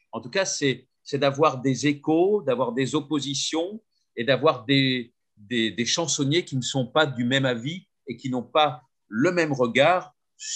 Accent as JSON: {"language": "French", "region": "Normandy", "country": "France", "said": "je suis normand déjà, d'origine"}